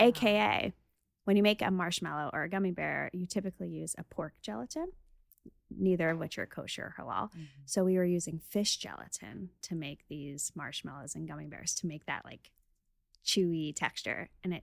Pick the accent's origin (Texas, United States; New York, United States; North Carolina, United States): New York, United States; So I grew up in New York, and I knew I wanted to study food science.